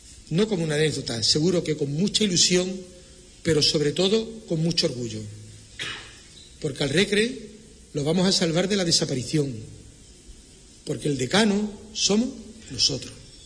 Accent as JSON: {"language": "Spanish", "town": "Huelva", "region": "Andalusia", "country": "Spain", "said": "Quien vamos a defenderlo somos la gente de Huelva."}